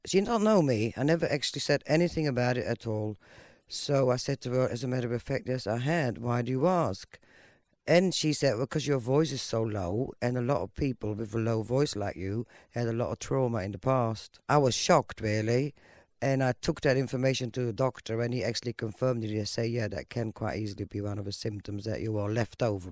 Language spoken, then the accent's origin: English; Belgium; moved away as an adult; now in United Kingdom; my accent, I am born in Belgium. I was born in Belgium. I've lived there for first 30 or so years of my life. So that explains my accent. I now live in the UK and have lived there for 26 years.